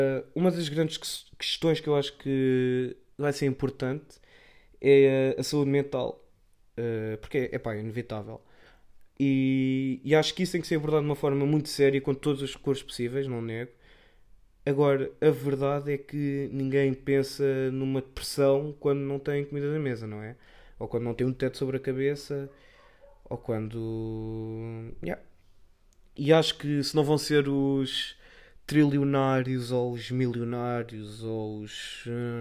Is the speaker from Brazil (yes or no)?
no; Portugal; Pá, somos assim, somos tugas, é assim